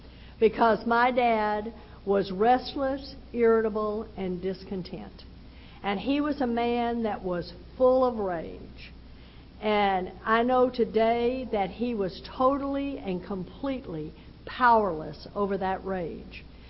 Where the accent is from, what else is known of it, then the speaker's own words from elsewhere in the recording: Texas, United States; And I was raised in Texas, just where they took the Bible Belt and gave it an extra pull.